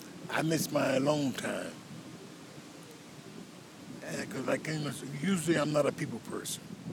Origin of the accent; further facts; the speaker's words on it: Coney Island, New York, United States; Well, I'm just going to give you my last name … we're all from Coney Island.